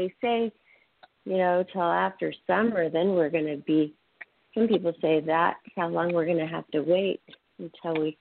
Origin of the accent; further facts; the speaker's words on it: Seattle, Washington, United States; also born or lived in Spokane; So we were all born in Spokane, Washington. I grew up in Seattle.